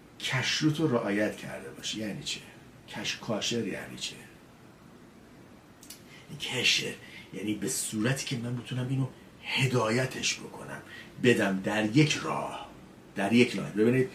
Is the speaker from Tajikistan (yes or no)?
no; Iran; ما ایرانی ها تمساح نمیخوریم، ما ایرانی ها مارمولک نمیخوریم، ما ایرانی هستیم.